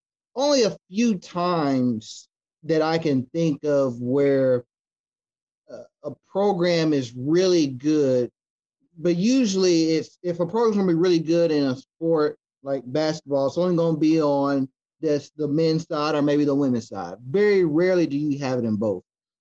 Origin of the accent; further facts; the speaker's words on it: Indianapolis, Indiana, United States; also born or lived in Kentucky; You know, growing up in Indianapolis most of my life, went to school in Kentucky for a few years, came back, and you know, Indianapolis is a great city